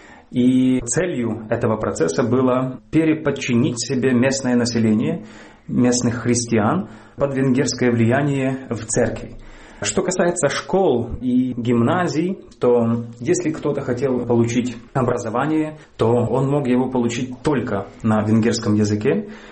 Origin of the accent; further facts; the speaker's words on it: Zakarpattia Oblast, Ukraine; Я из Закарпатья, но когда я читаю его стихи, мне кажется, что там нету содержания.